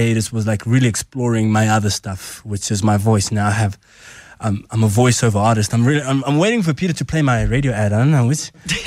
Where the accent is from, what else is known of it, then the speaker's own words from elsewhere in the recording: Soweto, Gauteng, South Africa; born there; I was born in Soweto, and I remember playing with a brick.